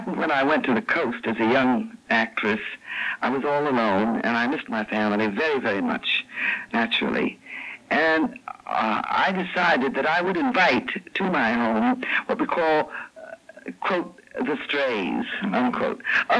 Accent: Waterbury, Connecticut, United States; I'm from a very large family. I'm one of the seven children. And I came from Waterbury, Connecticut, from a very large and interesting house full of fireplaces

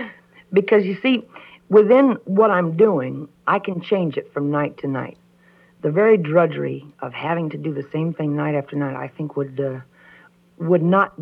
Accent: Kentucky, United States; born there; accent: Southern; I was born in Kentucky with a kind of a thick Southern accent, which my grandfather proceeded to rid me of very early on in life

